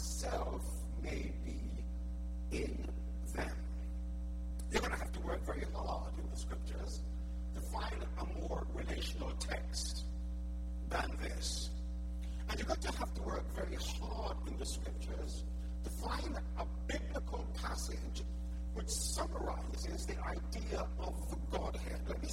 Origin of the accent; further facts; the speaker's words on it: Jamaica; also born or lived in United Kingdom; I am a Jamaican. I do know about the virtues of long sermons, but I'm also a Brit